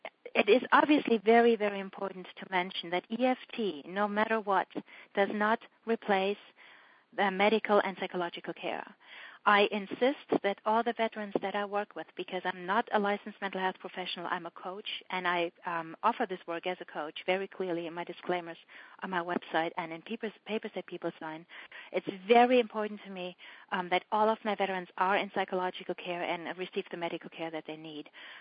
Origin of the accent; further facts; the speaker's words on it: Germany; English is a second language; obviously, being German, as you might hear from my accent, I was raised in the awareness what war can do to people and what people do in war.